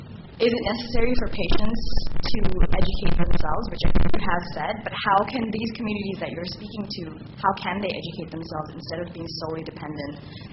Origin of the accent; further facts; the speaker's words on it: Toronto, Ontario, Canada; I'm from Toronto. I came for this conference.